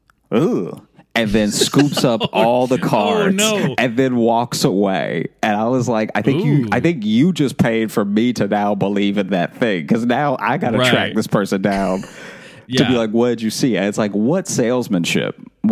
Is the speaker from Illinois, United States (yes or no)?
no; Louisiana, United States; So, because you know, I grew up in Louisiana, and so when I would go to New Orleans